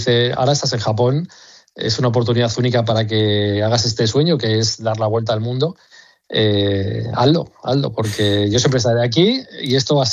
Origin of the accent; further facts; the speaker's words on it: Madrid, Community of Madrid, Spain; yo soy de Madrid, pues bueno, pues me voy por España, voy en fines de semana haciendo este tipo de viajes